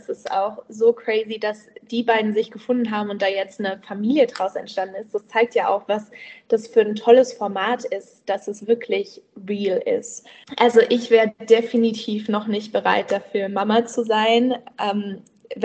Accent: Odenwald, Germany; Also ich bin der Mensch, der ich bin, dadurch, dass ich im Odenwald auch aufgewachsen bin.

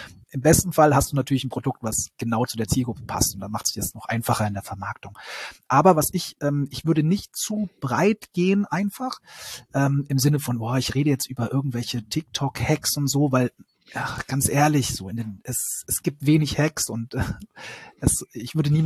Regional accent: Bavaria, Germany; ich komme ursprünglich aus Bayern

